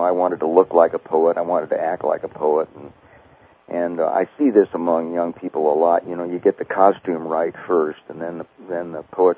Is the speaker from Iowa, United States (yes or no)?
yes; Ames, Iowa, United States; And I was living in my hometown of Ames, Iowa, which was a very white bread sort of place, you know, in many ways